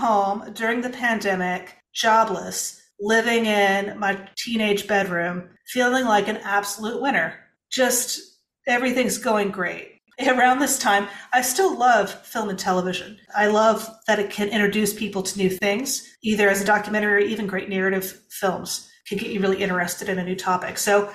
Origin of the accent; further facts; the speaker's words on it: Naples, Florida, United States; I discovered that my hometown, Naples, Florida, has one of the premier car museums in the world.